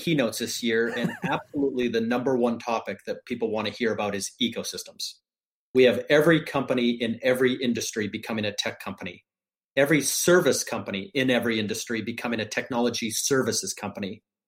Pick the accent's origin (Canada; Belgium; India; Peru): Canada; now in United States; I moved to southern Florida, so it's like I'm a Canadian living on vacation.